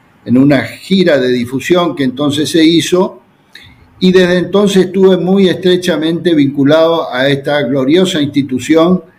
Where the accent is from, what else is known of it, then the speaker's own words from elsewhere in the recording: Corrientes, Argentina; sí, yo soy correntino, esto es una provincia de Argentina que es muy celosa de su autonomía.